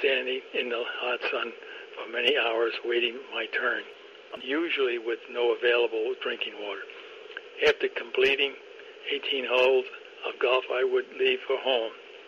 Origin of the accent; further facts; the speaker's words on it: Mount Vernon, New York, United States; born there; Number two, I was born in August of 1929, just outside New York City limits in Mount Vernon.